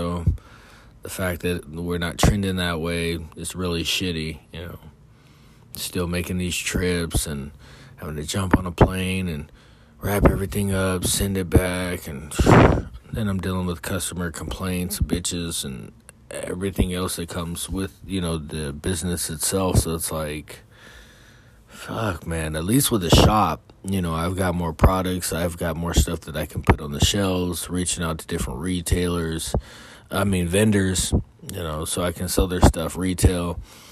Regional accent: California, United States; Like I said, I'm from the state of California.

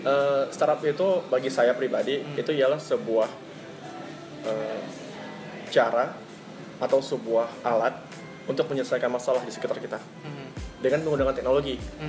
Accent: Aceh, Indonesia; Saya lahir dan tumbuh di Aceh.

